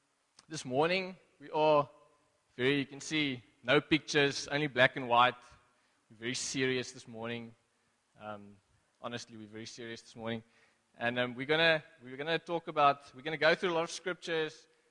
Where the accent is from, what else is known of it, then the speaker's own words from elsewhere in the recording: Western Cape, South Africa; now in East London, South Africa; we hail from the West Coast. We moved to East London this year, or last year, January.